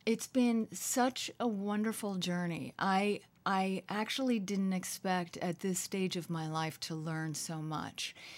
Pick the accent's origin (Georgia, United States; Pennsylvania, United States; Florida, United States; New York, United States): Pennsylvania, United States; Lancaster; growing up in Amish country in Lancaster, Pennsylvania